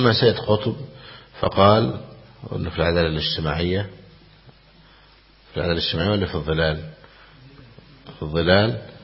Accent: Egypt; فالحمد لله يعني جعل بلادنا مصر لله الحمد فيها أهل العلم وفيها السنة ظاهرة

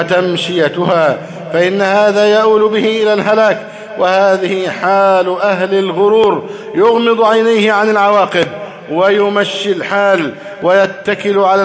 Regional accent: Egypt; اللهم احفظ بلدنا مصر أمنا أمانا، سخاء رخاء

